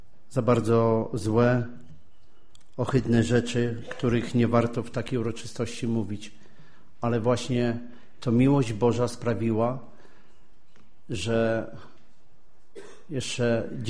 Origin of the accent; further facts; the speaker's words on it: Lower Silesian Voivodeship, Poland; Pochodzę z Dolnego Śląska, z wielodzietnej rodziny, w której był alkohol.